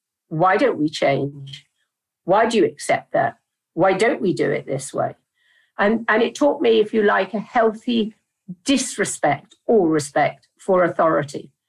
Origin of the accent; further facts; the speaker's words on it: Dartmouth, South West England, United Kingdom; Yeah, I grew up in Dartmouth in South Devon by the sea, and I had a very free childhood.